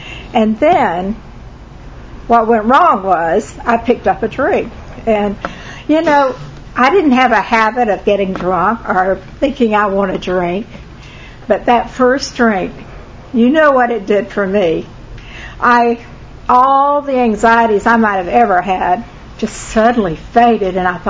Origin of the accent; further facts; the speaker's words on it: Lakeland, Florida, United States; this is not at all what I thought my life would be like when I was growing up in Lakeland, Florida.